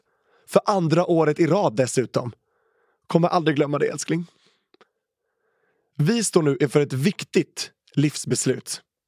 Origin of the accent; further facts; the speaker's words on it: Sweden; Sverige kallar också på mig. Mitt hemland där jag har mina rötter och en djup känslomässig anknytning.